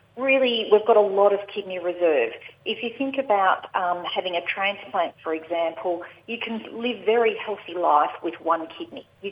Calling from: Melbourne, Victoria, Australia; I'm calling in from Melbourne today.

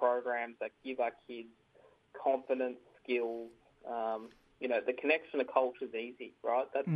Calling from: Port Macquarie, New South Wales, Australia; I'm from The Gate, but I'm coming from you from Biripi Country in Port Macquarie.

